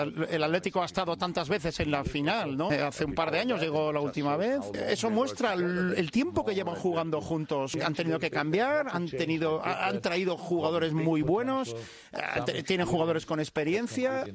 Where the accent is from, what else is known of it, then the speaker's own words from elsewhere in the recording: Germany; Porque como yo soy de Alemania, pues, admiro esas cosas, ¿no?